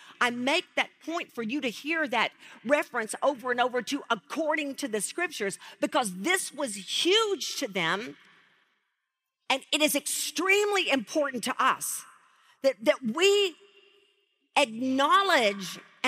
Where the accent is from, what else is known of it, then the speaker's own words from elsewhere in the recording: Texas, United States; I come from Texas. We wear cowboy boots there if we're going to ride a horse.